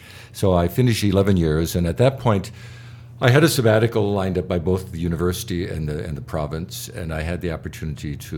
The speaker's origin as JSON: {"language": "English", "region": "Iowa", "country": "United States", "tie": "born or raised there", "said": "Well, I'm born and bred in Iowa. I'm one of six children."}